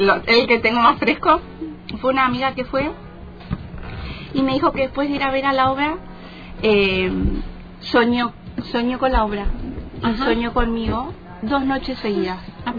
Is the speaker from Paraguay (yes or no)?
no; General Roca, Río Negro, Argentina; crecí, me crié acá, que es algo que dice el texto de la obra, y es realmente así, o sea, yo soy nacida y criada acá en Fisque Menuco